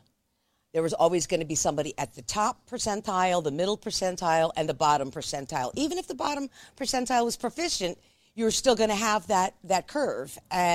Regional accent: Allentown, Pennsylvania, United States; I was born in the Allentown Hospital. I lived in the city my whole life.

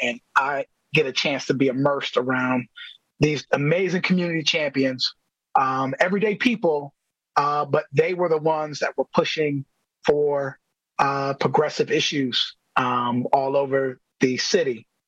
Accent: Milwaukee, Wisconsin, United States; I grew up in the Sherman Park neighborhood.

